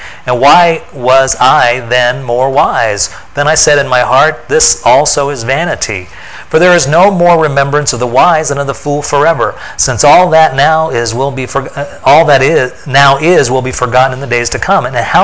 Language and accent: English; Indianapolis, Indiana, United States; growing up in Indianapolis, I think it was a state law. You know, you had to root for the Hoosiers.